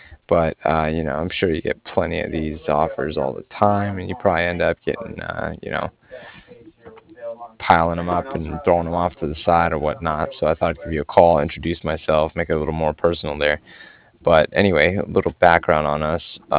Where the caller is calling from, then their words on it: Cardiff, Wales, United Kingdom; I was just calling from Cardiff